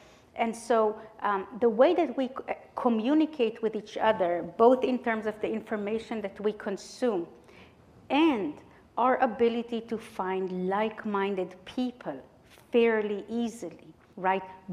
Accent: Israel; English is a second language; moved away as an adult; As you may be able to guess from my name or my accent, I'm coming here from Israel. I'm an immigrant from Israel

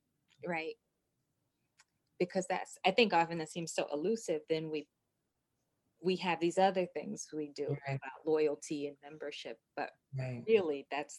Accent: Northeast, United States; growing up in the Northeast and being born, my family being in the Deep South, that's my private culture.

